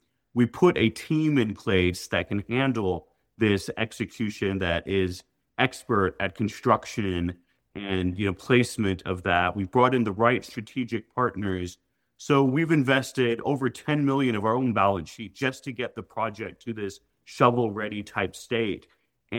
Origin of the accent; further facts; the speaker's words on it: Oklahoma, United States; also born or lived in New York; And then, you know, I was born in New York, but I grew up in Oklahoma.